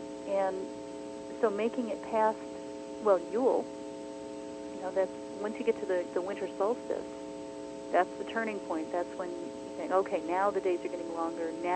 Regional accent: Rochester, New York, United States; She lives here in my hometown of Rochester, New York

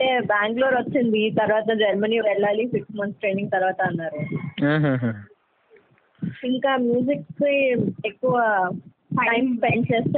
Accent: Visakhapatnam, Andhra Pradesh, India; సీతమ్మధార అండి, పుట్టి పెరిగింది అంతా విశాఖపట్నం.

